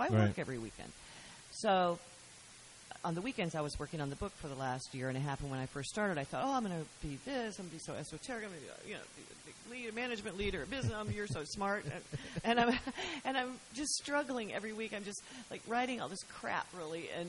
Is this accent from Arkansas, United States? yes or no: yes; Arkansas, United States; And because I'm from Arkansas